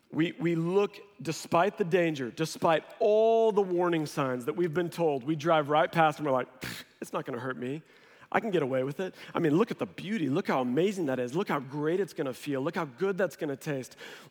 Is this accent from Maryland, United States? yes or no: no; Missouri, United States; now in Texas, United States; I grew up in Missouri, was outdoors a lot. And down here being in Texas, I've never seen a sign like this.